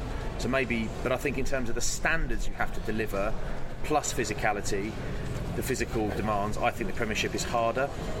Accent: South East England, United Kingdom; You know, I'm from Kent.

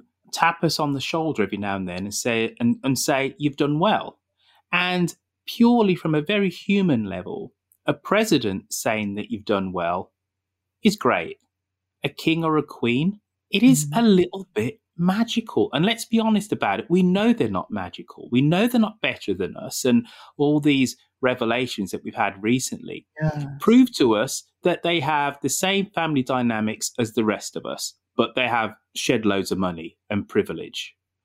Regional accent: United Kingdom; And definitely being a Brit, being abroad, you realise that it is great marketing for the UK.

